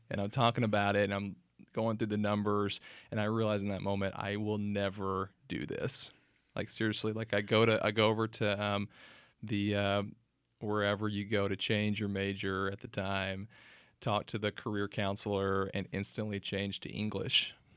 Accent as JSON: {"language": "English", "town": "Waco", "region": "Texas", "country": "United States", "tie": "born or raised there", "said": "Yeah, so I was born in Waco, grew up here, went to Lorena High School, and then Baylor University."}